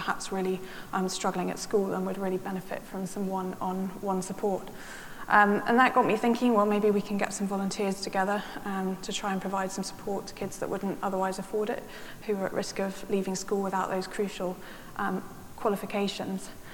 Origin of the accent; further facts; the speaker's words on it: Salisbury, South West England, United Kingdom; The food bank actually started in my hometown of Salisbury